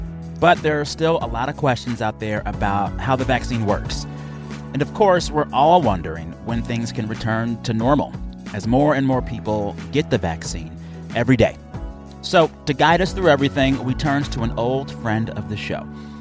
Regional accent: San Antonio, Texas, United States; Some of y'all might know I am from San Antonio, Texas

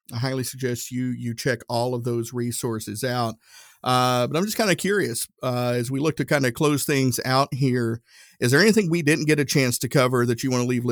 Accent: Tennessee, United States; I'm from Northeast Tennessee. I've never met a stranger in my life.

